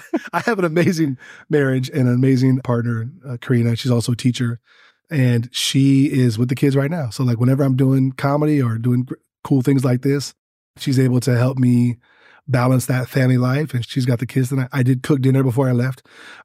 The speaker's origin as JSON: {"language": "English", "region": "California", "country": "United States", "tie": "born or raised there", "said": "I grew up in the Bay Area. It's a diverse place. You know, I remember growing up in the 80s."}